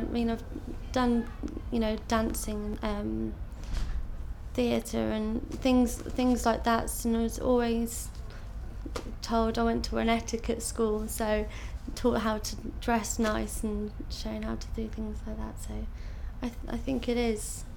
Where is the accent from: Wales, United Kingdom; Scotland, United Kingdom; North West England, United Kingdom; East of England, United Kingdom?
North West England, United Kingdom; Liverpool; now in London, United Kingdom; I'm originally from Liverpool, and I've travelled around a lot with my dad and with family, and then mum's from Northampton, and I moved to London to go to university here. So I've got family everywhere